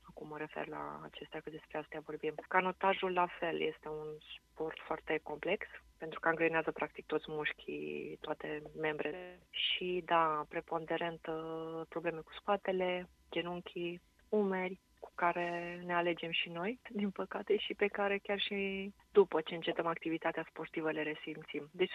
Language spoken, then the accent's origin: Romanian; Reghin, Mureș County, Romania; eu fiind din Reghin, născută și crescută la Reghin.